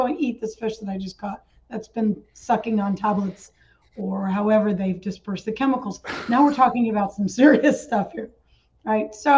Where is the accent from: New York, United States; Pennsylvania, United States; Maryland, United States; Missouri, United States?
New York, United States; I came from the Catskills in New York, which is a really, really beautiful area.